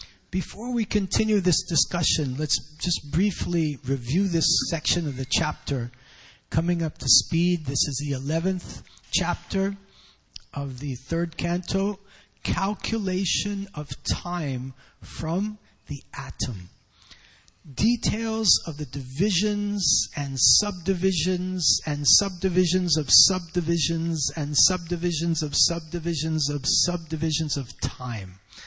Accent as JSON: {"language": "English", "region": "New York", "country": "United States", "said": "Like in New York, I'm from New York."}